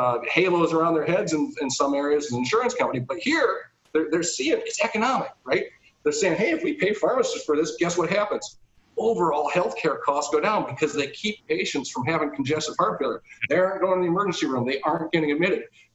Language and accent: English; Ohio, United States; you know, I say Antonio because I'm from Ohio.